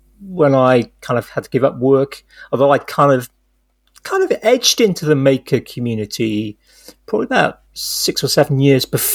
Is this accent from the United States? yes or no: no; Wales, United Kingdom; now in England; Should I point out at this point that although I'm Welsh, I actually live in England.